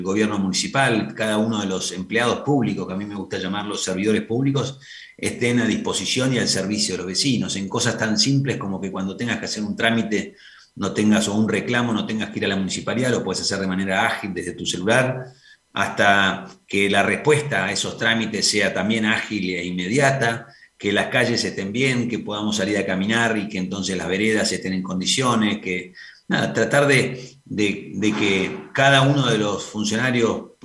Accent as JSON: {"language": "Spanish", "country": "Argentina", "said": "mostrar que somos muchos los argentinos que queremos capitalizar todos los aprendizajes de todos estos años"}